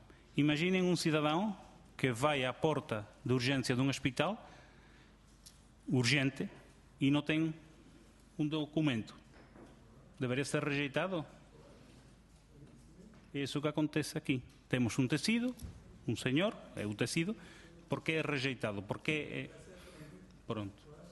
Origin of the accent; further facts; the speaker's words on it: Spain; Portuguese is a second language; Antes conseguíamos em Espanha, eu sou espanhol